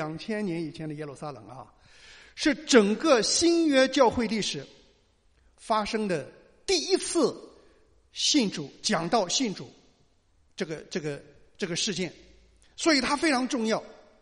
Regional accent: China; 我们都是中国人

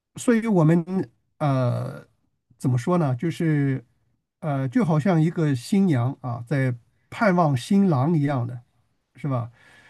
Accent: China; 我又不是以色列人，是吧？你看读旧约的时候都是以色列啊

